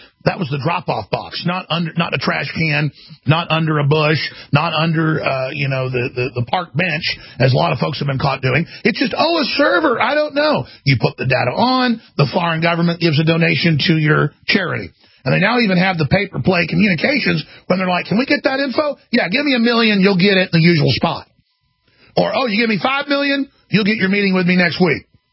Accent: Texas, United States; I'm from Texas. I can barely pronounce Texas. Call it Tejas, I guess.

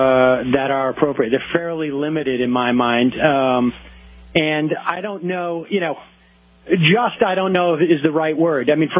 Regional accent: Worcester, Massachusetts, United States; I grew up in Worcester, so I know how things how late things can show up in certain areas of the country.

